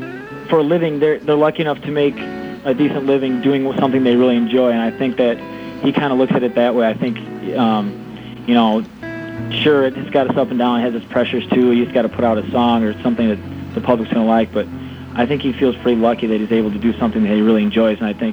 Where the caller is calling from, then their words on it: Oxford, Ohio, United States; I'm calling from Oxford, Ohio.